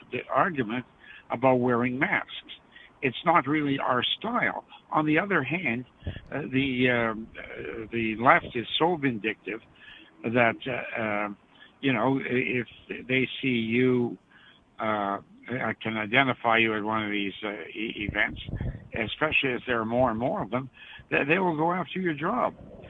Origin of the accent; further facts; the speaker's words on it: Canada; Well, I come from the Great White North, or it used to be.